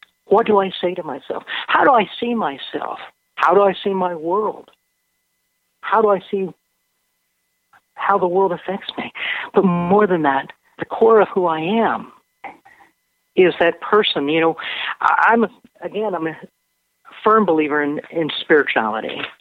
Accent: United States; now in Canada; I'm an American and a Canadian. And, you know, I was born in the States and raised in the U.S.

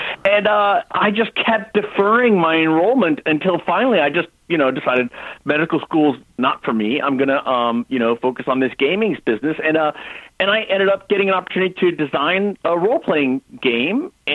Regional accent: Bangkok, Thailand; moved away; I you know, I'm Indian by background, but I grew up in Bangkok. Then we moved to Wisconsin, Madison.

